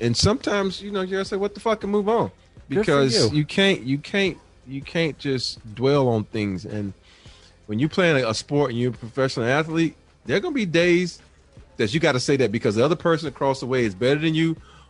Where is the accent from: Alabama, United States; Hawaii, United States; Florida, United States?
Alabama, United States; Growing up in Alabama, you don't have cable.